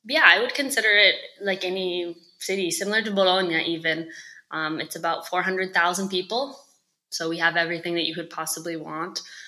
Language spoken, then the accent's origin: English; Alaska, United States; being from Alaska has given me the opportunity to share these experiences with kind of the world. So growing up in Alaska, yes, it's a little like you would imagine.